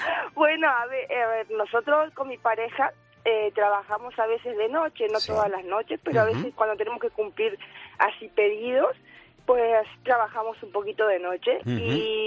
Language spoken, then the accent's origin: Spanish; Argentina; now in Tenerife, Spain; Nos enamoramos aquí de la isla, somos los dos de Argentina y cuando vinimos aquí nos enamoramos inmediatamente.